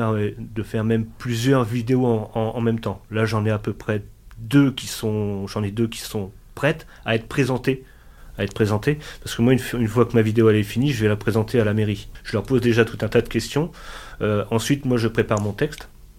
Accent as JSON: {"language": "French", "town": "Vaumoise", "region": "Hauts-de-France", "country": "France", "tie": "born or raised there", "said": "Vaumoise, c'est mon village natal."}